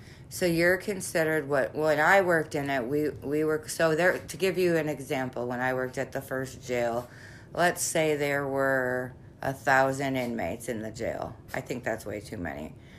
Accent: Chicago, Illinois, United States; I don't know about other states, but we're from Chicago. So in Chicago

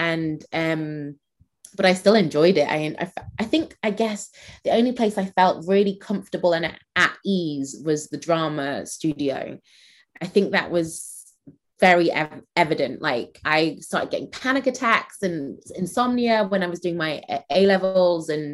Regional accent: Manchester, North West England, United Kingdom; I grew up in Manchester.

